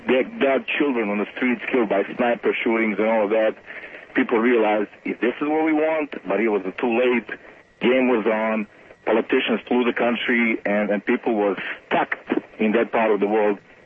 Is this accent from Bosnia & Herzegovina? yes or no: yes; Bosnia & Herzegovina; English is a second language; now in United States; I'm born in Bosnia. I grew up in Bosnia. And the reason why I'm calling you tonight is that I live in the United States about 14 years. I become a U.S. citizen.